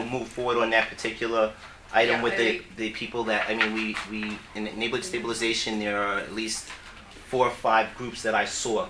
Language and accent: English; Yonkers, New York, United States; Oh, come on. I'm from Yonkers. With my Yonkers legislator here.